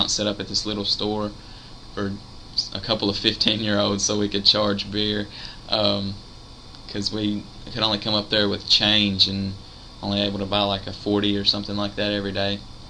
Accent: Palestine, Arkansas, United States; also born or lived in West Memphis / Jonesboro; I was born in West Memphis, Arkansas, in 1982, and for the next 3 years I was raised in Palestine, Arkansas, until my mother went off to college in Jonesboro, where I lived until the time I was in third grade when we came back to Palestine.

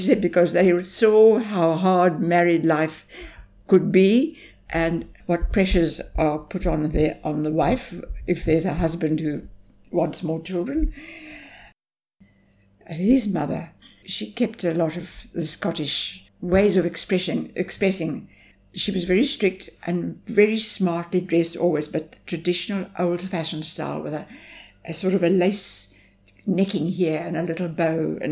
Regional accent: Worcester, Western Cape, South Africa; born there; Okay, to start with, I was born in Worcester.

